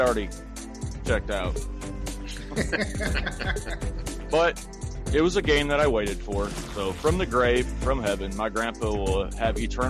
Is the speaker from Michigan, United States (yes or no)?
no; South Bend, Indiana, United States; I was born and raised in South Bend. I didn't want to leave, but I did, and I did it for family reasons.